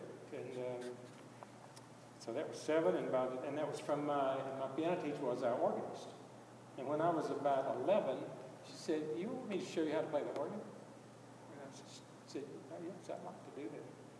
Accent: Mississippi, United States; I grew up in Mississippi. I started piano when I was 7. I grew up on a farm, no musicians in our family.

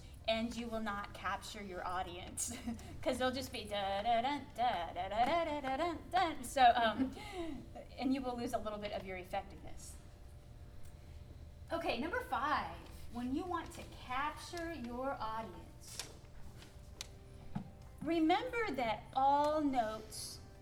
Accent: Minnesota, United States; Everybody laughs at the way I say both. I put an L in there, both, because I'm from Minnesota.

